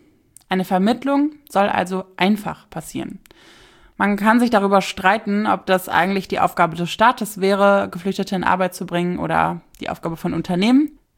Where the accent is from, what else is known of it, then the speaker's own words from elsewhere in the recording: Rhineland, Germany; Für einen kurzen Moment war ich als Rheinländerin ein klein wenig stolz